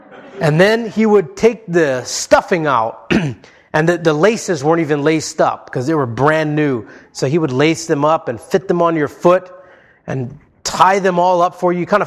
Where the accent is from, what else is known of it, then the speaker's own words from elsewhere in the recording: Hawaii, United States; And growing up in Hawaii, I remember well, in the year 1986, I was only 11 years old at that time